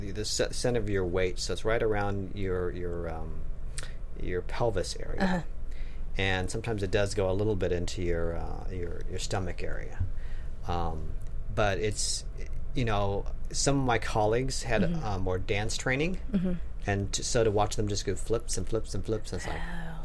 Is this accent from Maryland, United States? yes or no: no; Fort Collins, Colorado, United States; Fort Collins. Go Lambkins. Go Lambkins.